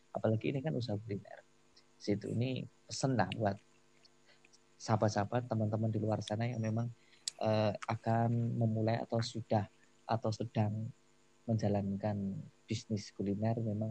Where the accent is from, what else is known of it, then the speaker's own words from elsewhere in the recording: Java, Indonesia; karena kebetulan saya orang Jawa